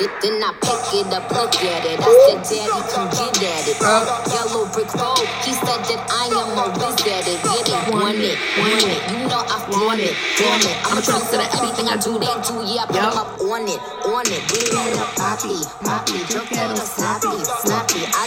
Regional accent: Bronx, New York, United States; When you're from the Bronx, anybody will fucking tell you, it's already hard as it is growing up in the Bronx. You have, like, so many cultures there.

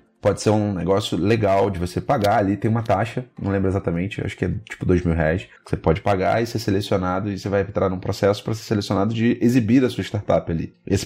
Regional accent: Brazil; E a gente, como brasileiro, tá muito acostumado a eventos.

